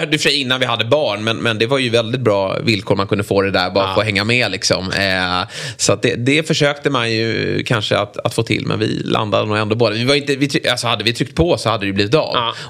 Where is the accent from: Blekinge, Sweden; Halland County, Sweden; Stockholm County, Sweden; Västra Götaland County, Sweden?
Stockholm County, Sweden; Lidingö; jag var med i Lidingös... Där jag är uppvuxen då.